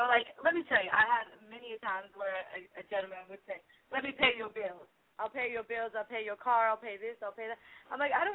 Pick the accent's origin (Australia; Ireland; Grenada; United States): Australia; being Australian and coming and living in another culture and then adapting to another culture is quite interesting